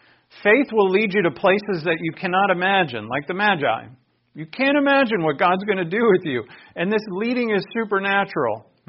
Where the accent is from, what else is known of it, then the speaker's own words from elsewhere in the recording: Rhode Island, United States; I grew up in Rhode Island, and I went to a Catholic church.